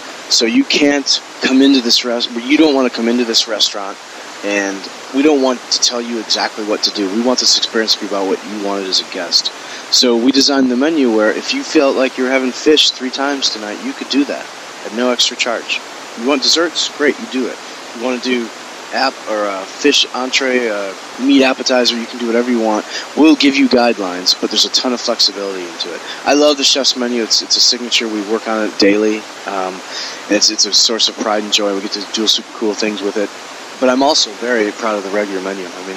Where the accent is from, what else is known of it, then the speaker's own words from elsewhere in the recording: Dearborn, Michigan, United States; born there; also born or lived in New York / California; I was born in Dearborn, Michigan, and I went to school in upstate New York at Cornell University. And then from there, I moved down to Manhattan to cook for a number of years. And after my stint in Manhattan, I moved out west to California.